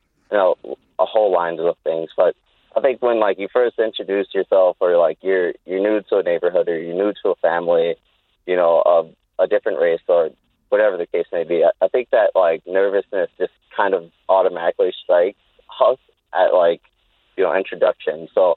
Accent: Minneapolis, Minnesota, United States; coming into like the neighborhood where I grew up in North Minneapolis.

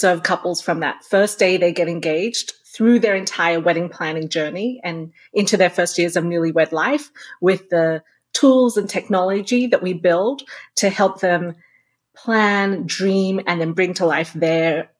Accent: Australia; You're actually growing up in Australia. It's a very remote country in that it's literally on the other side of the world.

